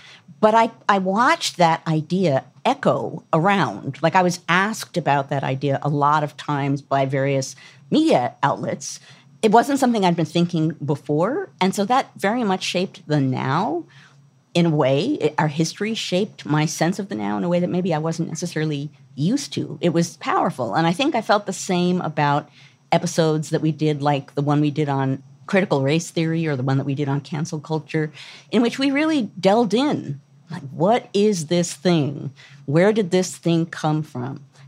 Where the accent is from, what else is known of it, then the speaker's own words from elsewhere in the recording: United States; and then as American women, we had a lot of feelings about it.